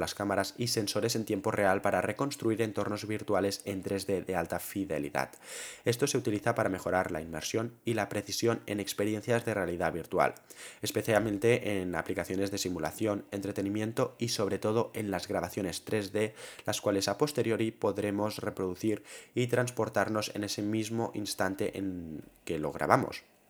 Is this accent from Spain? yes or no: yes; Spain; yo que aquí soy de España, a saber cuándo llegará